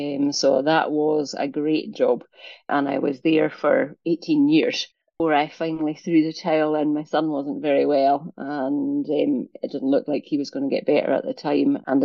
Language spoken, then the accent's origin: English; Forss, Scotland, United Kingdom; that was in the little rural post office / shop in the community that I was brought up in Forth in Caithness, just along the road from Dunray.